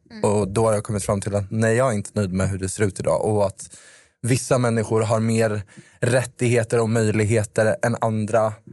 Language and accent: Swedish; Jönköping, Jönköping County, Sweden; now in Stockholm, Sweden; Nej, men jag låter som att jag är från Stockholm. Nej, men, jag är från Jönköping.